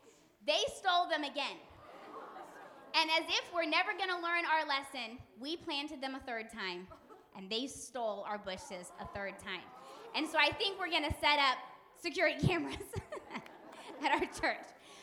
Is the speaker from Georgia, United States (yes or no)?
no; Long Beach, California, United States; I'm from Long Beach, California. This is my first time in North Carolina.